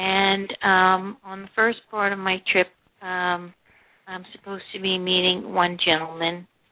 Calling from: Atlanta, Georgia, United States; I'm calling from Atlanta, Georgia.

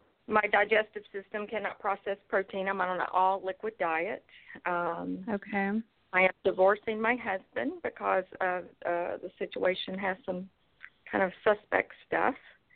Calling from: Douglasville, Georgia, United States; Atlanta, Georgia, at a town called Douglasville on the outskirts.

